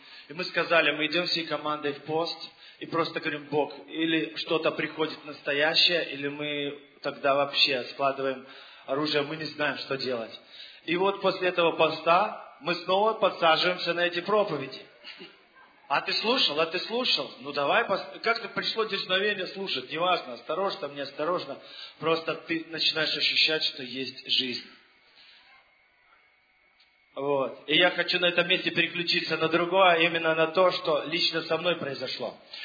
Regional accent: Lithuania; я из Литвы.

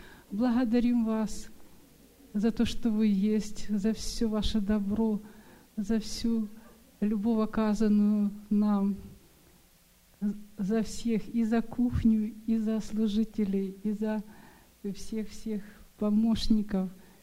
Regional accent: Arlington, Washington, United States; Я из Арлингтона, Вашингтон.

